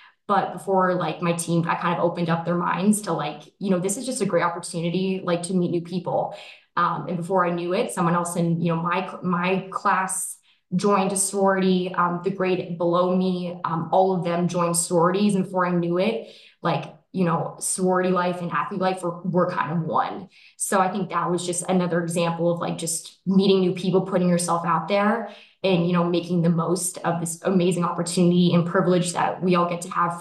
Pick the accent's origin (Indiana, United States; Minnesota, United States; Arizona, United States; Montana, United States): Arizona, United States; moved away as an adult; But I'm originally from Arizona, go D-backs.